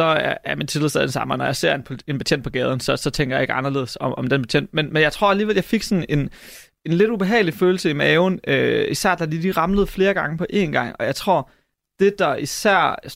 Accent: Hobro, North Denmark Region, Denmark; Jeg er fra Hobro, og der er en årlig byfest

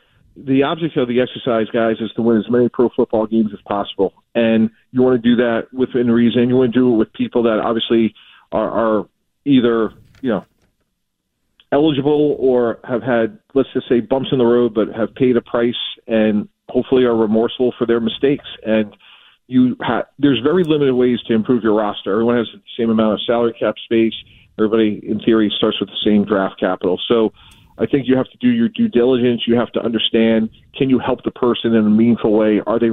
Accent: Needham, Massachusetts, United States; I grew up in Needham, Mass. with a dream.

